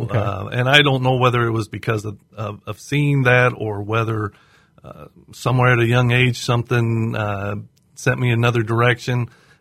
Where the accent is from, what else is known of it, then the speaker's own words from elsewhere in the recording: Galesburg, Illinois, United States; I was born and raised in Galesburg also, and my dad was a Galesburg police officer and a Knox County Sheriff's deputy.